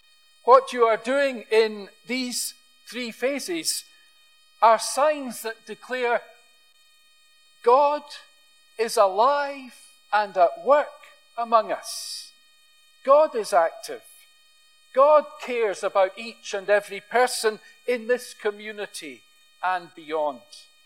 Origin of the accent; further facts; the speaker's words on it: Airdrie, Scotland, United Kingdom; I hail from Airdrie, and I remember noticing as a child that there was a bus you could catch from Glasgow to Airdrie